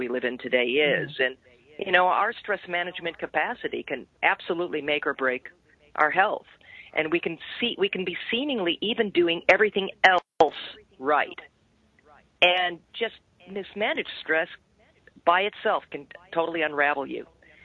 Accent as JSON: {"language": "English", "country": "Canada", "tie": "born there", "said": "I'm a Canadian too, by birth"}